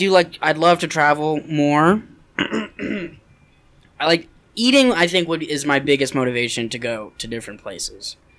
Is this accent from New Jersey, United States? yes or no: no; Denver, Colorado, United States; I grew up here in Denver.